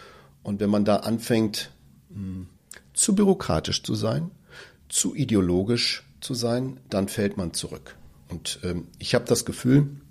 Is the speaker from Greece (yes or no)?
yes; Crete, Greece; ich habe ja einen griechischen Namen, ich bin auch des Griechischen mächtig, in Griechenland komme ich aus Kreta